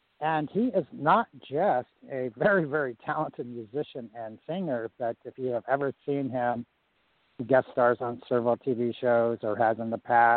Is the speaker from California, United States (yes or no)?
yes; California, United States; And I am from California, and believe me, in that business, that's saying something.